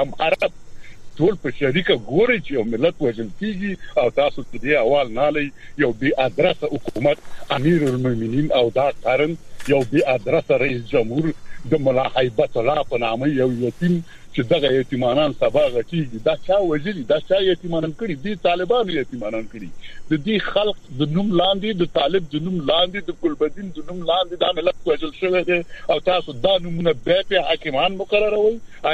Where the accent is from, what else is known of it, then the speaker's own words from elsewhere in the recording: Afghanistan; moved away; زه یو افغان یم، څلوېښت کاله مو چې مهاجر یم، عرض مې دا دی څلوېښت کاله وشو مهاجر یم